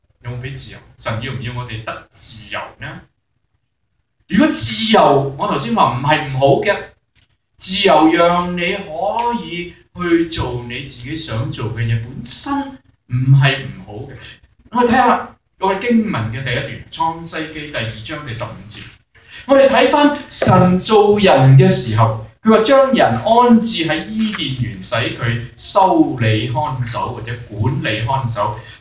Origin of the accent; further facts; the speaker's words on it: China; 我哋中國人好多嚇、傳統嘅係想係個良心過得去